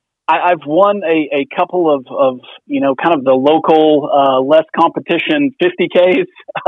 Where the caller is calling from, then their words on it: Edmond, Oklahoma, United States; I live in Edmond, Oklahoma, so right north of Oklahoma City there in central Oklahoma.